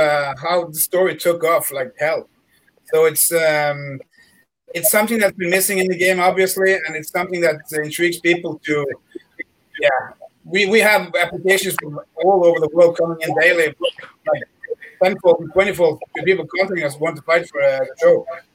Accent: Norway; English is a second language; We're from Scandinavia, Norway. This is where the Vikings come from.

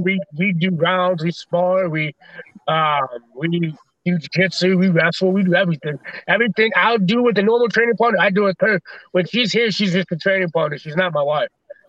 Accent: Waterloo, Iowa, United States; now in Des Moines, United States; He's from Marshalltown. I'm from Waterloo, so we're right there next to each other. I live in Des Moines, so we're right next to each other.

